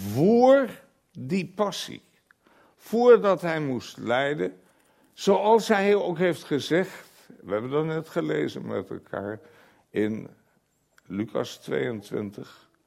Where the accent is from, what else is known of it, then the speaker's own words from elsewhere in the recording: Groningen, Netherlands; born there; Aanstaande donderdag in Groningen, mijn geboortestad trouwens.